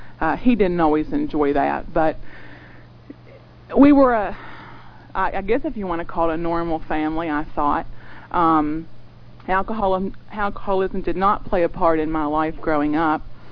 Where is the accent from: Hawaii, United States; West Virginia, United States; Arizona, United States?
West Virginia, United States; Bridgeport; born there; I was born in Bridgeport, West Virginia. It's a little town outside of Clarksburg.